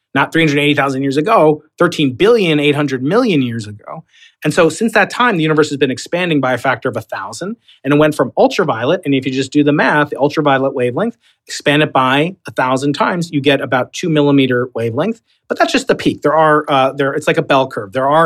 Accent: New York, United States; accent: Long Island; I'll break out my Long Island accent.

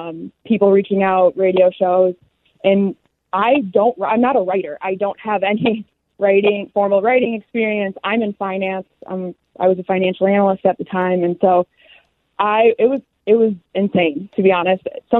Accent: United States; I don't understand how it's privileged to be grateful for everything that I have as an American.

